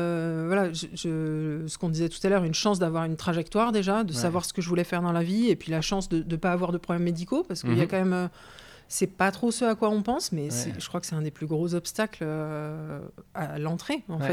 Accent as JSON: {"language": "French", "town": "Bordeaux", "region": "Nouvelle-Aquitaine", "country": "France", "said": "Moi, je suis de Bordeaux."}